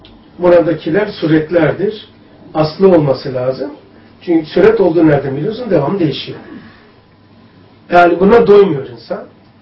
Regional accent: Istanbul, Turkey; Şey, bu da ok meydan. Halıcıoğlu. Benim büyüdüğüm yer. Hasköy.

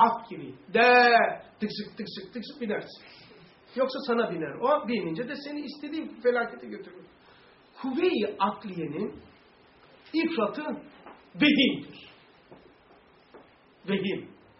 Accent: Black Sea Region, Turkey; Ben Karadeniz'de olduğum için oralı olanlar varsa güzel misin? Oralıyım.

